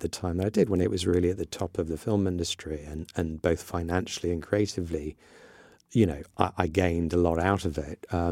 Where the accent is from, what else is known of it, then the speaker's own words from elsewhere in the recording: Iran; I grew up in Iran, which was very tolerant of all religions and actually was very, at the time, very friendly with Israel.